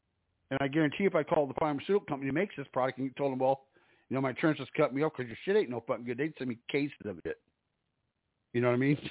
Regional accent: England, United Kingdom; I'm from England, mate.

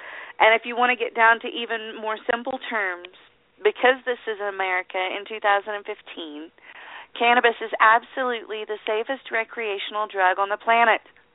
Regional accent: Oklahoma, United States; you're going through my home state of Oklahoma

